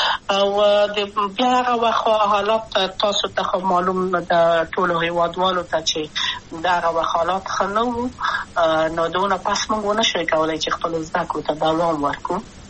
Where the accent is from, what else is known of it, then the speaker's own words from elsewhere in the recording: Kabul, Afghanistan; also born or lived in Wardak; زه خو اصلا د وردګو ولایت یم، د پلار مې د وردګو ولایت ته خلیګنسس کې دلې د کابل په تخت پل سیمه کې یم، او لویا شویم کابل کې هم مکتب می دولسمه په کابل ښار خیرخانه مین اهلی سی مریم کې